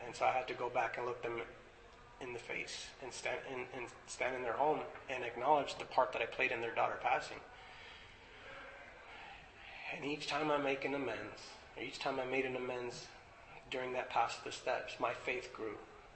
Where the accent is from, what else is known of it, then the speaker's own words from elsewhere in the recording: Los Angeles, California, United States; like I said, I grew up in Los Angeles, gang culture is part of it.